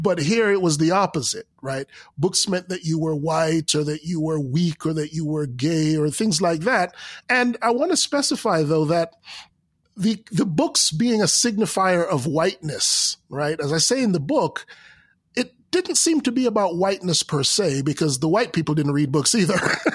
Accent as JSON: {"language": "English", "country": "Jamaica", "tie": "born or raised there", "said": "Earlier than that scene, where even though in Jamaica, growing up in Jamaica, books were hard to come by."}